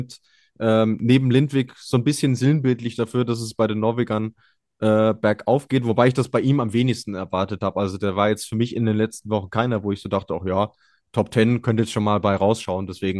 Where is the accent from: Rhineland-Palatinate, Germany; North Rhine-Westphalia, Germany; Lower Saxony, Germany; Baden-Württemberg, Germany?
North Rhine-Westphalia, Germany; wie sagt man so salopp bei uns in Ostwestfalen